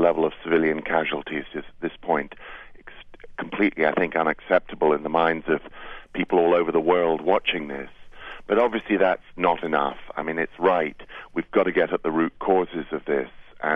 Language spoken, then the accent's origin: English; United Kingdom; You can tell from my accent that I am from Britain. We grew up under the shadow of the IRA